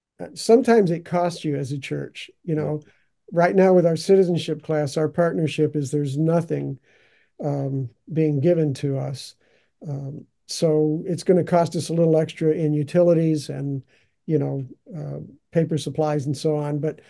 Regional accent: Chicago, Illinois, United States; I grew up in and around Chicago

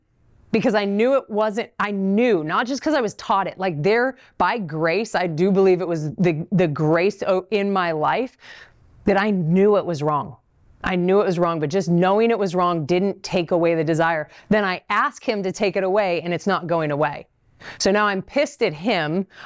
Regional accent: San Diego, California, United States; I'm from San Diego, so it's a very big topic in San Diego and in Colorado that it's totally fine.

